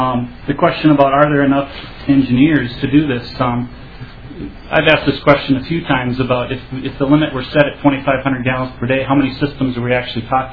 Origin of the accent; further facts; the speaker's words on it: North Mankato, Minnesota, United States; I'm from North Mankato, Minnesota.